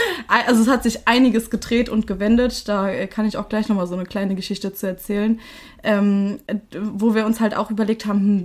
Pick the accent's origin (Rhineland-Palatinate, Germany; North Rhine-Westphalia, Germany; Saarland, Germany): Rhineland-Palatinate, Germany; Nassau; Wir kommen, also meine Schwester und ich, wir kommen aus Nassau